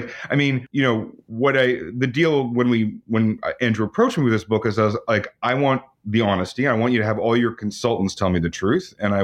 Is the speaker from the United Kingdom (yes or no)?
no; Canada; Well, look, I'm a Canadian, so I'm kind of an outsider to this.